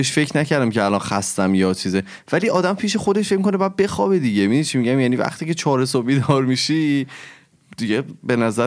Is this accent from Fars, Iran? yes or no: yes; Shiraz, Fars, Iran; چون که من اصالتاً شیرازی هستم